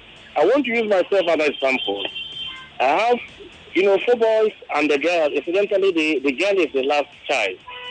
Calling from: Fairfax, Virginia, United States; I am calling from Fairfax.

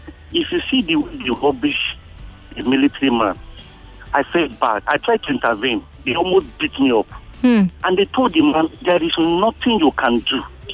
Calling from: Satellite Town, Lagos, Nigeria; I'm calling from Satellite Town.

